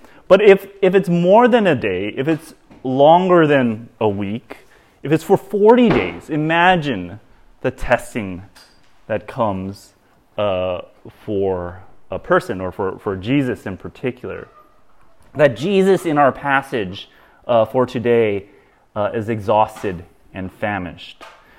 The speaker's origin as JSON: {"language": "English", "region": "California", "country": "United States", "said": "As a Californian coming to this land, I'm always struck by how often people ask about the weather"}